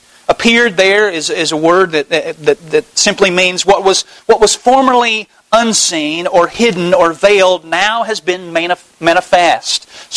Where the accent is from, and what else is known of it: Bible Belt, United States